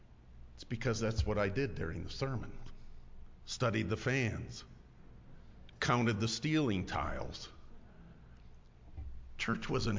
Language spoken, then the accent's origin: English; Eastmanville, Michigan, United States; I grew up in Eastmanville, used to be Christian Reformed Church, now United Reformed Church. I grew up there. It's an old country church.